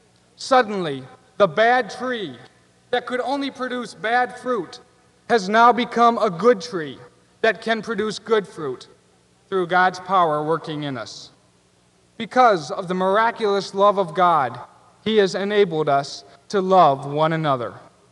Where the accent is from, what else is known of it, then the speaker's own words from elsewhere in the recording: Fort Wayne, Indiana, United States; I think back to when I grew up here in Fort Wayne as a small child.